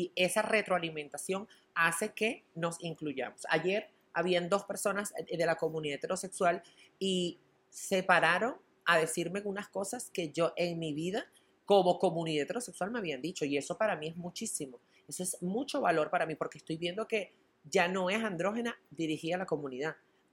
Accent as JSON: {"language": "Spanish", "country": "Venezuela", "said": "tenemos la oportunidad de, como venezolanos, nosotros mismos levantarla. Por eso es que yo regreso a Venezuela"}